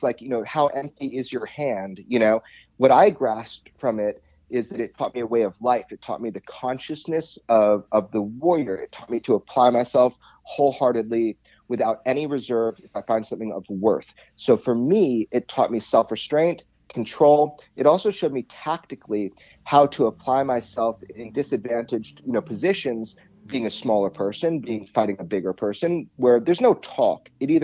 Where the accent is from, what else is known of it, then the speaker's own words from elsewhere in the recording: Santa Monica, California, United States; Born and raised in Los Angeles, Santa Monica, California.